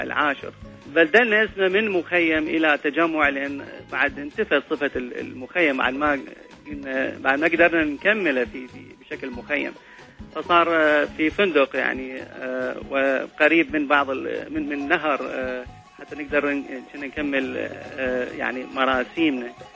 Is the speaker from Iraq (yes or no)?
yes; Iraq; moved away; هذا الموضوع ما كنا نتصوره لما طلعنا من العراق